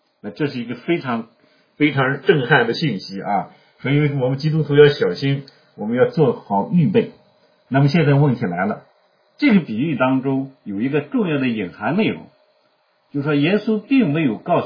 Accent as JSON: {"language": "Chinese", "country": "China", "said": "那在我们中国的结婚里面，新郎是不迟到的，对吧？"}